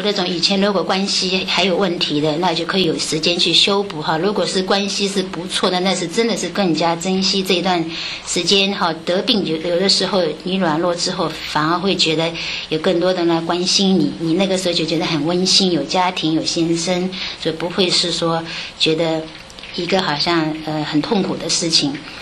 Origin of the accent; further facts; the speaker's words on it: Shanghai, China; 即使我在中国，我是来自上海，